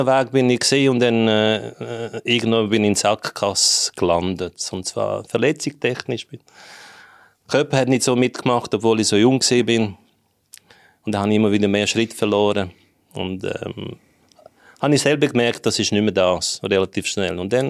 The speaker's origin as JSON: {"language": "German", "region": "Zagreb County", "country": "Croatia", "lives_now": "Switzerland", "said": "Ich komme ursprünglich aus Kroatien, Umgebung von Zagreb, also Hauptstadt."}